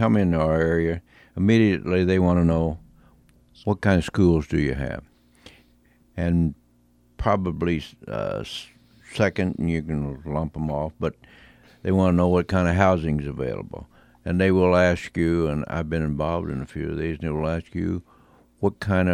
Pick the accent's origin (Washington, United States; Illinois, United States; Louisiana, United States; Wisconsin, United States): Illinois, United States; Hillsborough; And I think I'm from the Hillsborough area